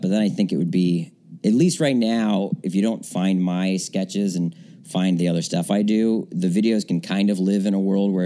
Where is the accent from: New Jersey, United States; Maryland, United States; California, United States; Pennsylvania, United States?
Maryland, United States; I'm from Maryland, but yeah.